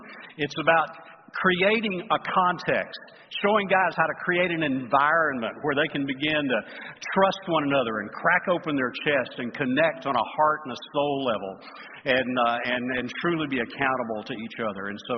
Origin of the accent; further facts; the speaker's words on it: Alabama, United States; now in Texas, United States; I'm from Texas, but I was born and raised in Alabama, so it's good to be home.